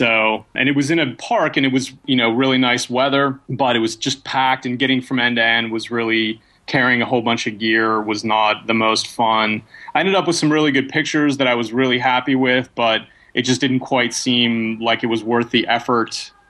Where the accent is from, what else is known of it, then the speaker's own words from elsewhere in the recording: Pittsburgh, Pennsylvania, United States; My hometown, Pittsburgh Pirates, where I'm originally from, were in town to play the Giants